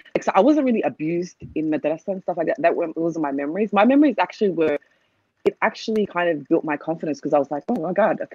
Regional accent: Australia; I was born and raised in Australia.

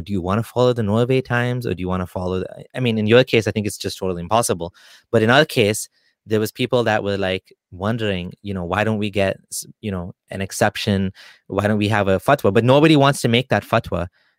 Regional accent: Kenya; Like, I'm from Kenya, you know, I was asking my uncle

